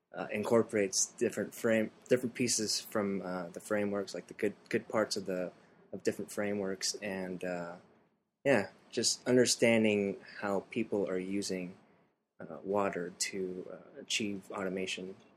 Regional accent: Los Angeles, California, United States; I'm from Los Angeles

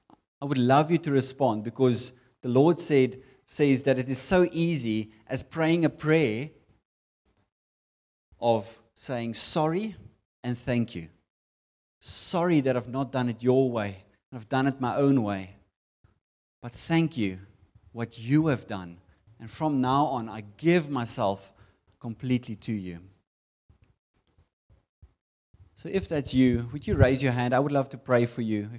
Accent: Stellenbosch, Western Cape, South Africa; We come from Stellenbosch. We don't know anyone here

